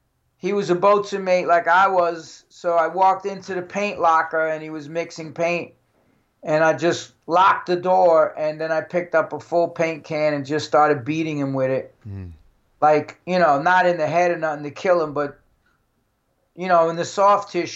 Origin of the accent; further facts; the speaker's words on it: New York, United States; I'm from New York. I need to get back to the New York.